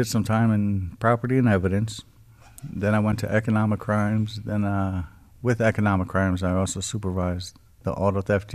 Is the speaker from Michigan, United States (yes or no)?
no; Brooklyn, New York, United States; Brooklyn, originally from Brooklyn.